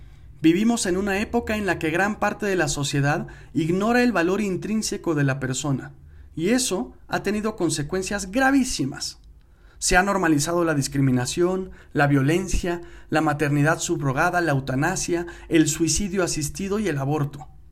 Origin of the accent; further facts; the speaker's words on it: Mexico; now in Bogotá, Colombia; Soy mexicano, mi esposa es colombiana y actualmente vivimos en Bogotá.